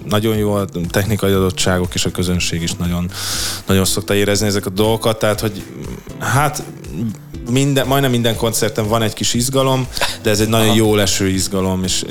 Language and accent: Hungarian; Budapest, Hungary; budapesti zenekarként maga a helyszín, tehát hogy a város is nagyon fontos, tehát nagyon szeretünk a szülővárosunkban játszani.